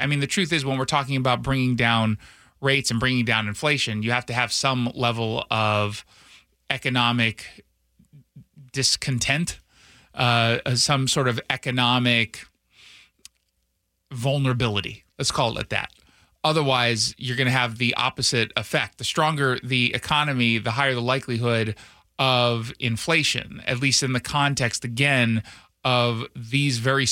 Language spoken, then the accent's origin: English; California, United States; also born or lived in Los Angeles / Northridge; I know what I'm from California. I lived in Northridge I lived in LA for the Northridge earthquake. I ended up moving to Northridge